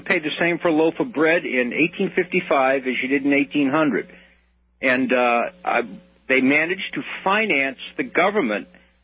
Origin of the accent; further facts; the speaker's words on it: Massachusetts, United States; I was originally from Massachusetts.